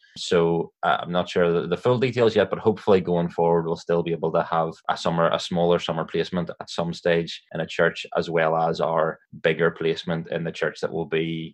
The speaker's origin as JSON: {"language": "English", "town": "Londonderry", "region": "Northern Ireland", "country": "United Kingdom", "lives_now": "Waringstown, United Kingdom", "said": "I'm originally from Londonderry, but I've lived in Waringstown for just over 9 years. A member and elder in Waringstown Presbyterian Church."}